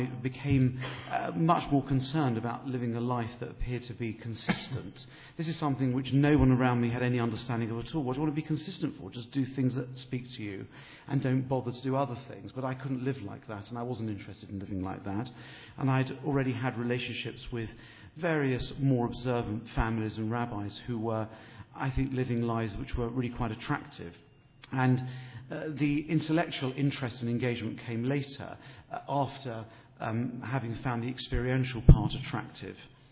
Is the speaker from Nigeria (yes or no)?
no; United Kingdom; As you probably already know, I'm British